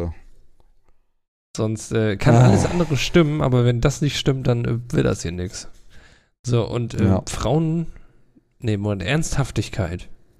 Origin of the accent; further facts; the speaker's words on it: Germany; Ich bin ein typischer Deutscher. Ich bin nicht so fit in englischen Sachen.